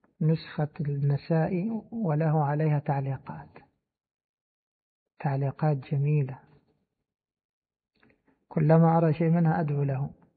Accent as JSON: {"language": "Arabic", "country": "Egypt", "said": "وهي مشهورة عندنا في مصر للأزهري، الأزاهرة يلبسونها"}